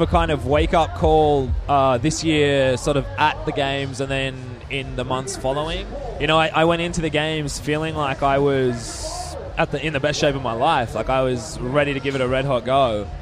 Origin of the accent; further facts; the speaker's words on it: Sydney, New South Wales, Australia; I was actually only working on like a guide to Sydney, so my hometown.